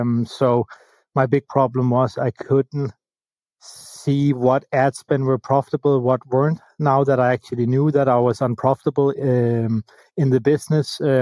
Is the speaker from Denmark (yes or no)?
yes; Copenhagen, Capital Region of Denmark, Denmark; I'm the CEO and founder of Profit Metrics. I'm from Copenhagen, Denmark.